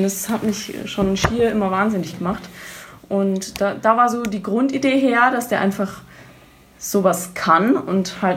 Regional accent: Munich, Bavaria, Germany; als Münchner

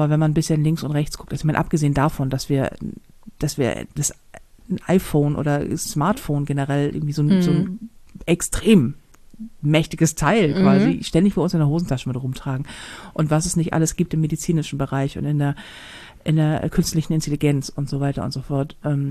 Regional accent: Hamburg, Germany; Und das ist als Hamburger

